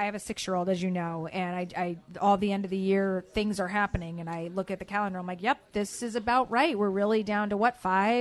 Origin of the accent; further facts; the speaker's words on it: Stamford, Connecticut, United States; now in Fairfield, United States; I was born and raised in Stanford. My mom, a registered nurse down at the Stanford Hospital there, and we moved up here specifically for my brother's education, who is special needs.